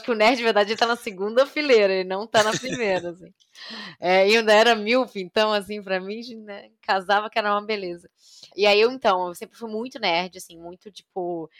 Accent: Rio de Janeiro, Brazil; sou libriana, tenho 26 anos, eu sou carioca do Rio, zona norte do Rio.

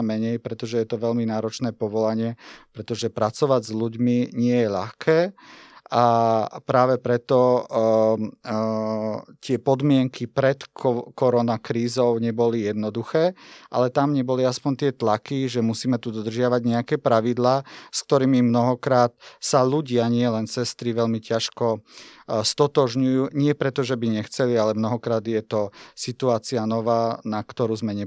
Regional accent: eastern Slovakia, Slovakia; now in Bratislava, Slovakia; pochádzam z východného Slovenska ako väčšina Bratislavčanov, ale samozrejme žijem v súčasnosti v Bratislave. Som Bratislavčanom, mám tu už trvalé bydlisko a tak sa aj cítim, ale nikdy som nezabudol na to, odkiaľ som prišiel.

